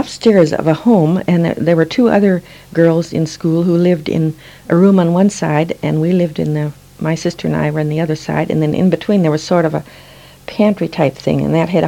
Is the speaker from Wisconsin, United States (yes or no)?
yes; Wisconsin, United States; No, I came from Wisconsin. I was born in northern Wisconsin, but grew up in southern Wisconsin.